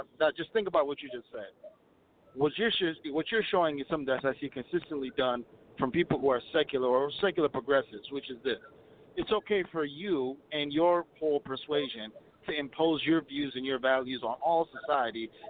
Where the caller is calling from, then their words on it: Minneapolis, Minnesota, United States; I'm calling from Minneapolis.